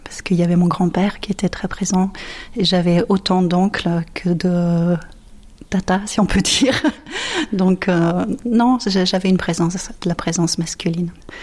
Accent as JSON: {"language": "French", "country": "France", "said": "parce qu'en tant que bonne française, les langues, c'est pas notre fort."}